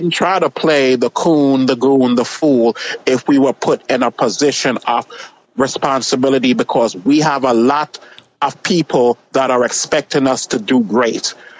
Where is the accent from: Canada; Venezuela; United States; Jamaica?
Jamaica; accent: Jamaican; It's called my Jamaican accent kicks in.